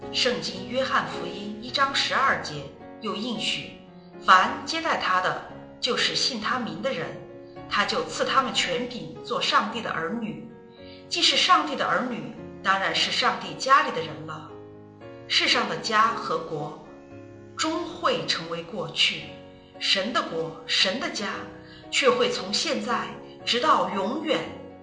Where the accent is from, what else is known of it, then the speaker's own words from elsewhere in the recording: Hong Kong; born there; moved away; 我是在香港出生的客家人，大半生以做客移民身份于异邦念书工作，建立家园。每当听到乡音，精神必为之一振